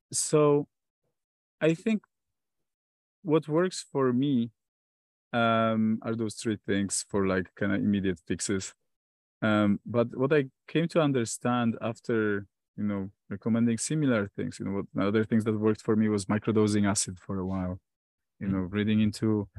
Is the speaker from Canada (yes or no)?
no; Poland; English is a second language; Like, I come from Poland and I feel like culturally self-love is just something that's seen as narcissistic and wrong.